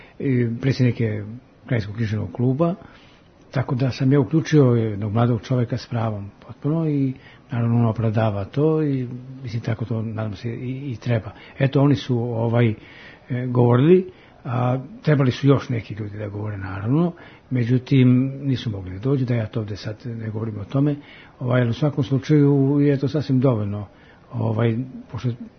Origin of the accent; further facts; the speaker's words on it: Negotin, Bor District, Serbia; ja sam iz Negotina